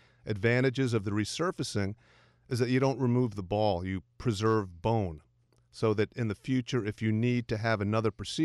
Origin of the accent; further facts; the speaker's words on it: Pittsfield, Massachusetts, United States; Oh, my God. I actually did. I can't believe it.